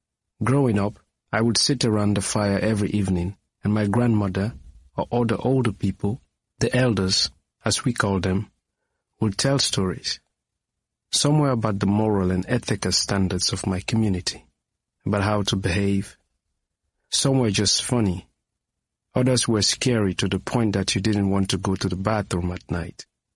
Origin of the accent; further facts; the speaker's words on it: Sierra Leone; first language Mende; English is a second language; In Sierra Leone, we have about 15 languages and 3 dialects. I grew up speaking about 7 of them. My mother tongue, Mende, is very expressive, very figurative